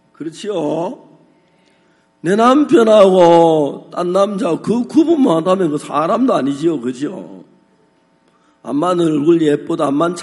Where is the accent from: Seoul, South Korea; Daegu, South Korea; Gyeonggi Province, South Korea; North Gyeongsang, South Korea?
North Gyeongsang, South Korea; Seonsan; 책 살 돈이 없어서 제 고향 선산에 다니면서 누구 집에 책 있다는 이야기 들으면